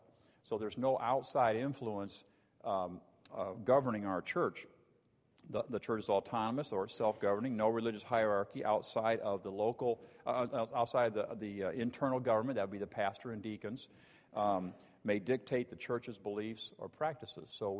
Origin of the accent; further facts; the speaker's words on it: Illinois, United States; And when I grew up in Illinois, we had a fellowship of Baptist churches in central Illinois.